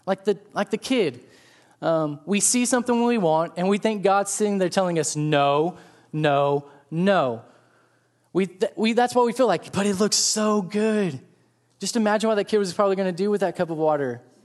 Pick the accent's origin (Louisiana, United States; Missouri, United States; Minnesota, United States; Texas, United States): Texas, United States; Growing up, growing up in Texas, the speed limit of highways averaged 65 to 75. Move to Virginia, get on my first highway, and it's 55.